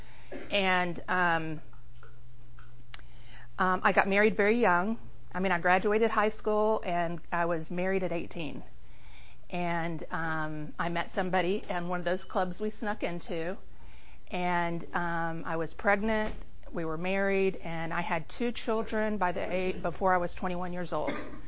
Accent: Georgia, United States; born there; I was born in Georgia, and I have two sisters. I'm a middle child

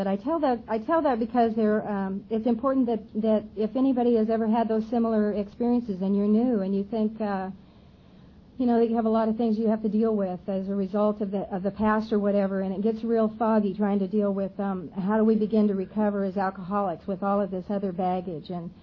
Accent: Montana, United States; And I grew up in Montana. I'm the oldest of four kids.

